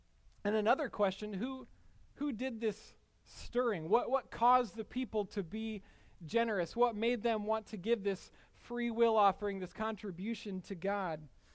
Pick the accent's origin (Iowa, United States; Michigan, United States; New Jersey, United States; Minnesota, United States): Iowa, United States; my mom is from that area, and you know that I grew up in Iowa.